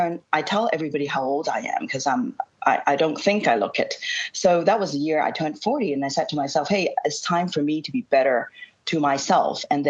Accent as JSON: {"language": "English", "country": "Hong Kong", "said": "So, okay, so I'm from Hong Kong."}